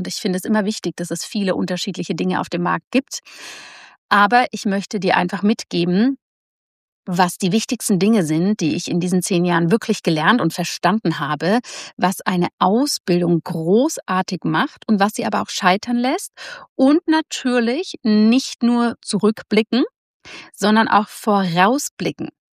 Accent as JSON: {"language": "German", "region": "Zurich", "country": "Switzerland", "tie": "born or raised there", "said": "an meinen Heimatort Zürich"}